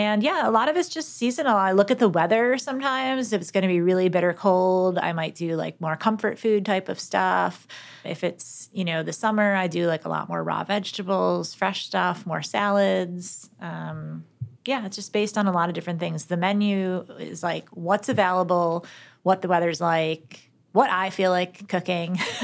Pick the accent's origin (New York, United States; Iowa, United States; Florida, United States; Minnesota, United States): New York, United States; Buffalo; also born or lived in Northern California; I grew up in Buffalo. I think the food in Buffalo is very similar to like the food culture here. But I did live in Northern California for 5 years